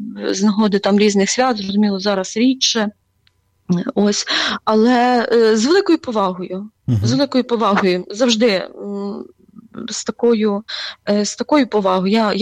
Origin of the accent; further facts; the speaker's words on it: Khmelnytskyi Oblast, Ukraine; в нас я з Хмельницької області, Донецький район, я походжу з Поділля, і в нас там завжди ставилися, в нас там багато православних, родини мішані, багато, ну, католицькі парафії також потужні в нас є.